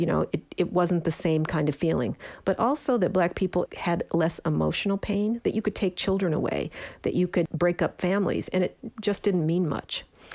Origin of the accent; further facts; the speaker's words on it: Denver, Colorado, United States; It doesn't account for the fact that I grew up in the Mile High City.